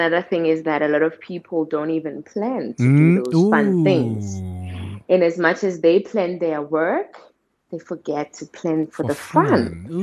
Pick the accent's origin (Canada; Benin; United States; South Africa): South Africa; East Rand, Gauteng; I was born and bred in the East Rand.